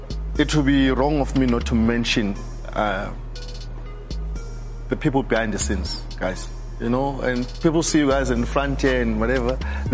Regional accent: South Africa; that as a South African, I'm proud of.

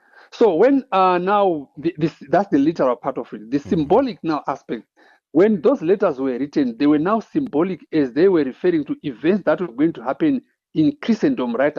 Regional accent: Zimbabwe; For example, I'm from Zimbabwe.

